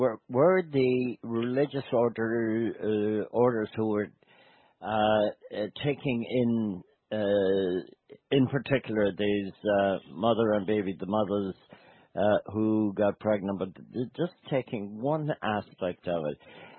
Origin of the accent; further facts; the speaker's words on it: Ireland; something we definitely wouldn't want to delve too much into as Irish